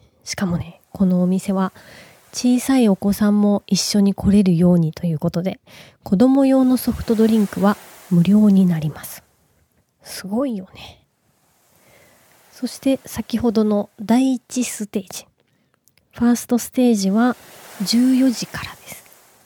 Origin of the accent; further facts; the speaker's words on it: Kansai, Japan; 私は関西出身なので